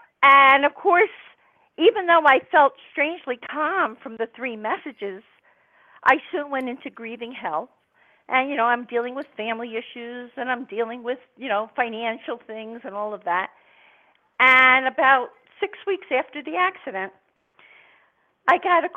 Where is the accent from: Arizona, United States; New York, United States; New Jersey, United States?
New Jersey, United States; I'm calling, you can tell from my accent, I'm a New Jersey girl.